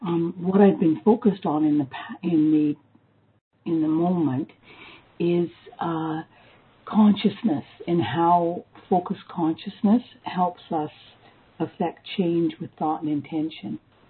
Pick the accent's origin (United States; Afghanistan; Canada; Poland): Canada; Toronto, Ontario; I'm from Toronto, Canada.